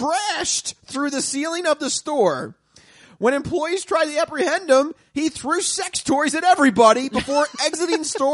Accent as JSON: {"language": "English", "town": "Norristown", "region": "Pennsylvania", "country": "United States", "tie": "born or raised there", "said": "Welcome to my hometown, ladies and gentlemen. This is what we have to offer."}